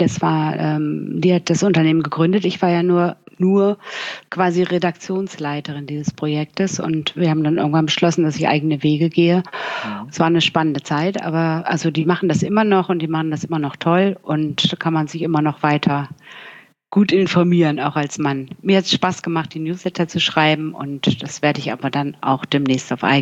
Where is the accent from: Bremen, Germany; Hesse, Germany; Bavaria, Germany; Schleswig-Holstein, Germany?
Bremen, Germany; now in Cologne, Germany; ich komme aus Bremen. Nein, ich lebe ja schon seit Jahren nicht mehr in Bremen. Ich komme aus Bremen und ich lebe aber in Köln.